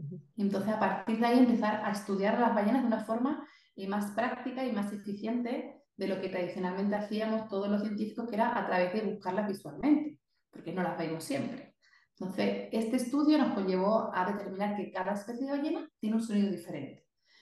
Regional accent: Spain; moved away as an adult; now in Chile; Bueno, pues efectivamente soy española, pero me fui a Chile en el 2011, o sea, ya hace muchos años, 12 años, a hacer un doctorado en biología marina

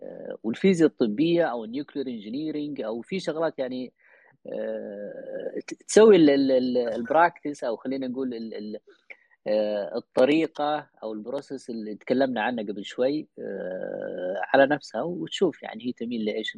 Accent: Saudi Arabia; سواء عندنا في السعودية أو في دولة أخرى

